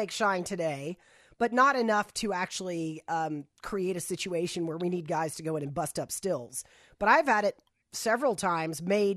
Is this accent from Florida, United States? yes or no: yes; Florida, United States; Granted, I'm from Florida, so you can do this all winter long.